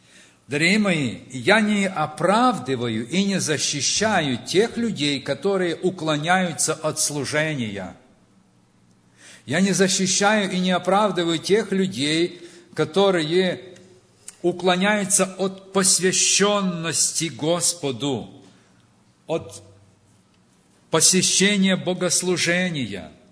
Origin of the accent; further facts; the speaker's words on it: Western Ukraine, Ukraine; я говорю, ну, я с Западной Украины приехал.